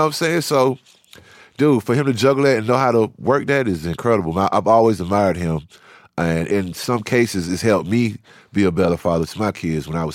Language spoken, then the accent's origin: English; Savannah, Georgia, United States; also born or lived in Atlanta; I've always been proud of the fact that we came from Savannah, and my dad was kind of a prodigy when he was younger